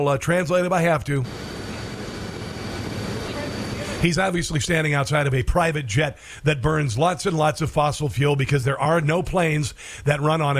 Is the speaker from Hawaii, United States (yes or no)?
no; Iowa, United States; Oklahoma, Arkansas, South Dakota, Iowa, which is my home state, Texas, Tejas, Nebraska, North Dakota, and Wyoming.